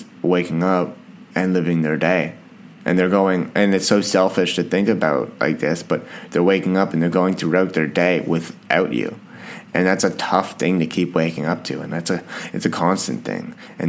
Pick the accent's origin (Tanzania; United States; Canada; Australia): Canada; I'm Canadian, so we liked hockey.